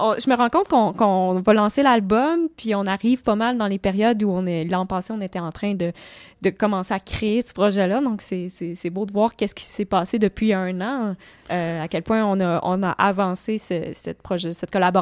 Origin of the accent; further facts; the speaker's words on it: Varennes, Quebec, Canada; Moi, je viens de la Rive-Sud de Montréal